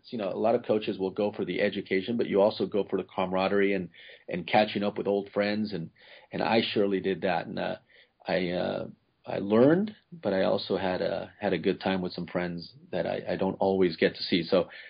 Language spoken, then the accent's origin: English; Ecuador; I'm from Ecuador. I'm from a third world country.